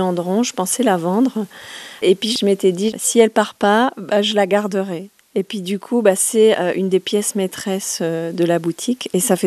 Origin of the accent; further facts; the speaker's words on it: Nice, Provence-Alpes-Côte d'Azur, France; born there; Je suis fille d'antiquaire. Je suis née à Nice, dans le sud de la France, dans une famille de brocanteurs antiquaires.